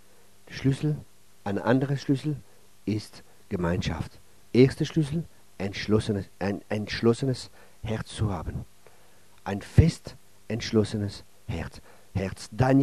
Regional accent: France; now in Germany; Man merkt in Deutschland, als Franzose merke ich das besonders, man ist sehr geengt.

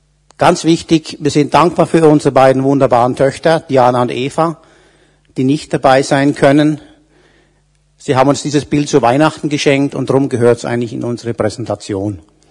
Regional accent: Marktbreit, Bavaria, Germany; Also ich komme ja aus Unterfranken, es ist ja schon gesagt worden, und zwar aus Marktbreit. Das ist nicht so weit von hier, vielleicht 100 Kilometer. Das ist auch ein wunderschönes Weingebiet.

